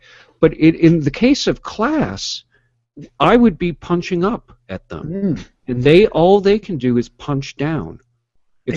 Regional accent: New York, United States; growing up on Long Island, we had a boat, we went skiing, we had a nice house

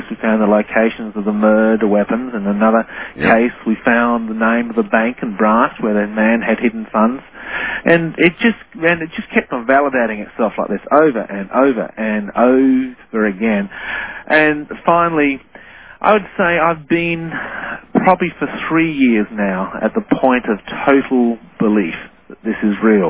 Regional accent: Adelaide, South Australia, Australia; Adelaide's my hometown in Australia

